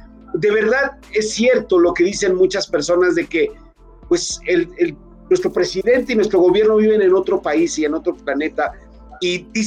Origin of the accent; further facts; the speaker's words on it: Mexico; lo que yo espero es que como mexicanos y como personas que pensamos